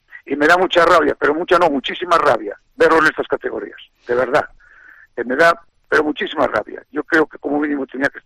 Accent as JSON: {"language": "Spanish", "region": "Asturias", "country": "Spain", "tie": "born or raised there", "said": "pero yo viví todavía, nací en Asturias."}